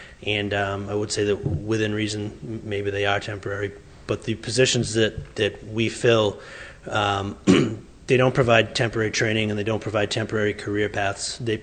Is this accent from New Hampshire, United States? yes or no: yes; Farmington, New Hampshire, United States; I'm from Farmington, New Hampshire.